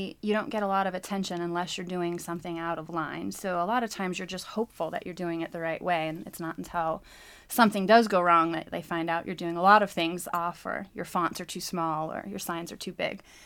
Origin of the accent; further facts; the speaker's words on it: the South, United States; especially coming from the DARE community and growing up in the South and not being exposed to cannabis at all.